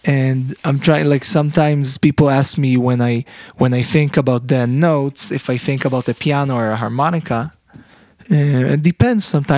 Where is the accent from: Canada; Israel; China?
Israel; moved away as an adult; now in New York, United States; My mom is Belgian, mm-hmm. and I was born in Israel. My dad is Israeli. Yeah, and I grew up in Israel. And I moved to New York when I was 21.